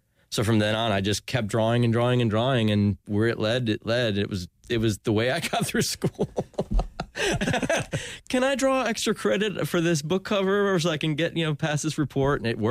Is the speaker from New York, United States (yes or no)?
no; Ormond Beach, Florida, United States; now in Winter Park, United States; I grew up in Ormond Beach. When we moved here to Winter Park